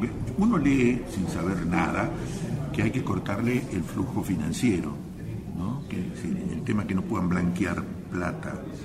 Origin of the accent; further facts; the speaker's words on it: Coronel Dorrego, Buenos Aires Province, Argentina; yo soy nacido y criado en Dorrego y tengo 78.